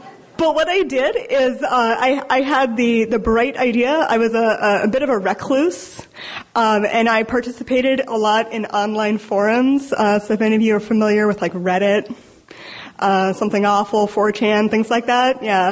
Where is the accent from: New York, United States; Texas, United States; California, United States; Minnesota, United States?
California, United States; Oakland; So growing up, I grew up in Oakland, California